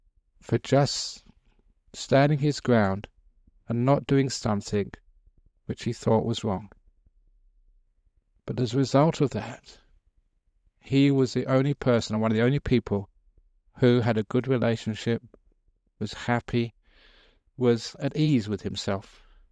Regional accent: England, United Kingdom; I never served obviously in an army because I came from England. They weren't part of the Vietnam War.

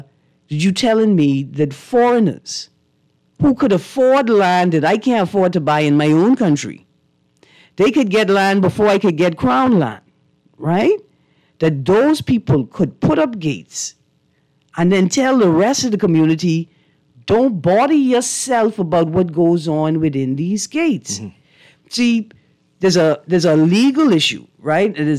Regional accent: Nassau, New Providence, Bahamas; also born or lived in Eleuthera; I is Nassau people, but I grew up in the Family Islands in Eleuthera in the summer.

